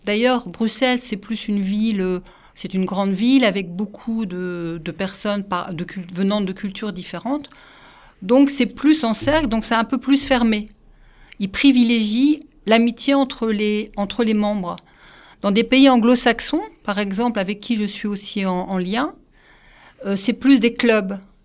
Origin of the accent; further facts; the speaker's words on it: Calais, Hauts-de-France, France; Je m'occupe surtout de Calais, parce que je suis de Calais, mais aussi Boulogne.